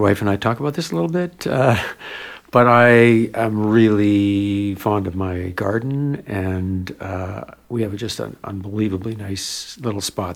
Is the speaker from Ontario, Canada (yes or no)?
no; Vancouver, British Columbia, Canada; I grew up in Vancouver.